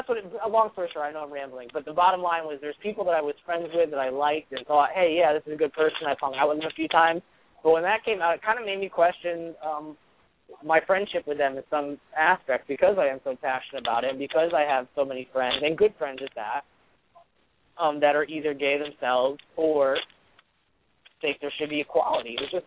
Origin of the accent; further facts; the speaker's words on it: Northeast, United States; especially where I grew up in the Northeast